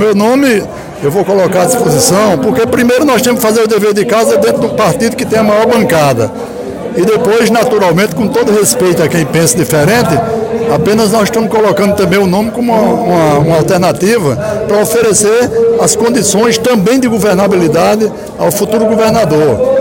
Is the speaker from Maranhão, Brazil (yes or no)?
no; Paraíba, Brazil; um ano novo como brasileiro e perseverante como eu sou, produtivo. A nossa Paraíba são inúmeros exemplos de crescimento que nós devemos nos orgulhar.